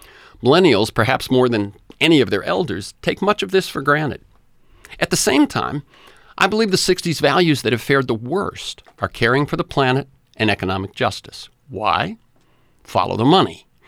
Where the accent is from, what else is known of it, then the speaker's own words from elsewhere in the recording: Florida, United States; also born or lived in New Bedford, Massachusetts / Texas; I was born in New Bedford, Mass., a poor gray town that had lost its textile mills to the right-to-work states in the South. My family moved, first to Texas, and then we settled in Florida